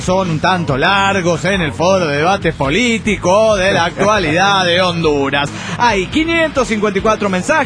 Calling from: Puerto Vallarta, Jalisco, Mexico

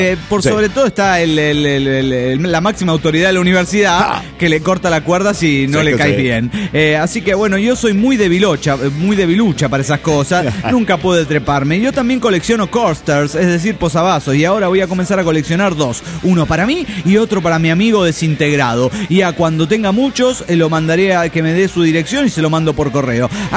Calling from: Everett, Washington, United States; de Everett, Washington.

